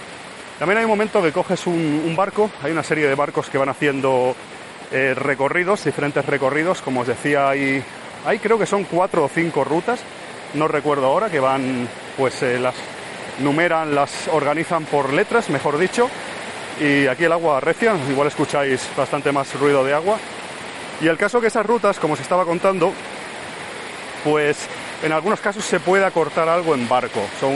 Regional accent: Barcelona, Catalonia, Spain; seguramente en mi país, en mi ciudad, en Barcelona, estaría pasándolo bastante peor en cuanto a calor

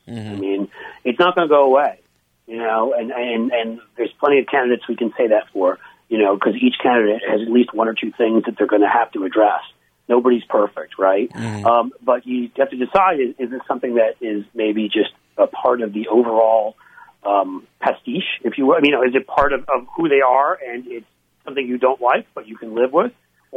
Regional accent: New York, United States; now in US Midwest; I'm a Midwesterner these days, as you're a Midwesterner, and so the whole Midwestern nice, the fact of people being polite. Look, I go back home to New York, where I grew up, in Philly, where I went to college

